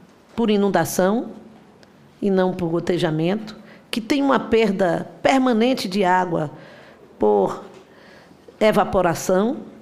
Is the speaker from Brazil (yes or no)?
yes; Cachoeira, Bahia, Brazil; born there; vai desembocar lá na minha cachoeira, na terra onde eu nasci. E é um dos principais rios da Bahia.